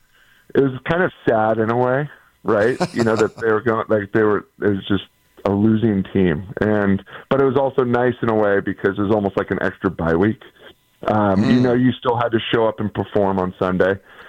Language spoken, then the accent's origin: English; Sonoma, California, United States; I'm from Sonoma, born and raised out here in Sonoma Valley in California.